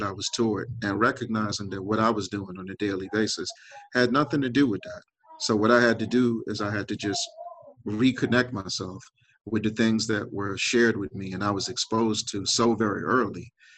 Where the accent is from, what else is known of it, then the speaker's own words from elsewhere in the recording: Washington, District of Columbia, United States; And so I grew up in Northwest DC. So I grew up at the height of the crack at PCP cocaine era.